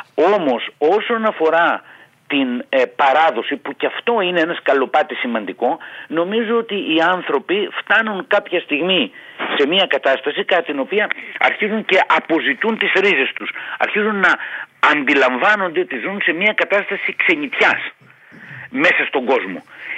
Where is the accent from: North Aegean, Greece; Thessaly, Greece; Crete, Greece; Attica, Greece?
North Aegean, Greece; Samos; Εγώ που είμαι από τη Σάμο έχω άλλο έθιμο.